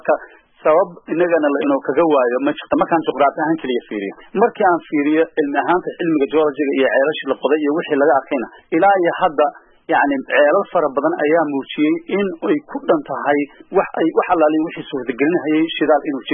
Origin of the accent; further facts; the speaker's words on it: Galkayo, Mudug, Somalia; born there; gaalkacyo joogtaa walaashay waa magaaladii aan ku dhashay weeye